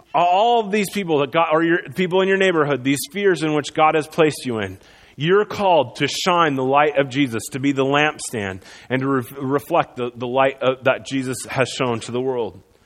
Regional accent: Iowa, United States; Now, I grew up in Iowa. Most of you know this, right? In Iowa, they have a lot of agriculture, okay?

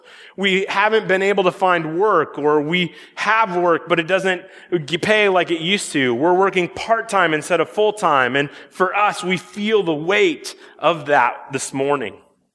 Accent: Iowa, United States; If you don't know, growing up in Iowa, Iowa is one of the first states to vote.

